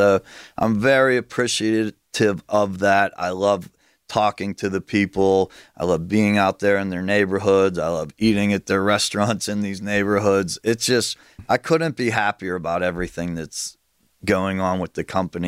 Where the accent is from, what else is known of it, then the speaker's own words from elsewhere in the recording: Pittsburgh, Pennsylvania, United States; Yeah, we're Pittsburgh through and through. All my guys are from the area. I grew up in Pittsburgh.